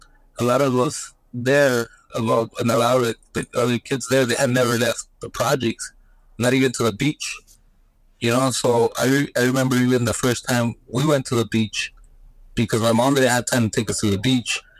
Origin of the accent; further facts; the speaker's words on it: Mexico; also born or lived in Los Angeles; now in United States; that's my first memories, is growing up in Mexico and then in the projects, which was in Boyle Heights.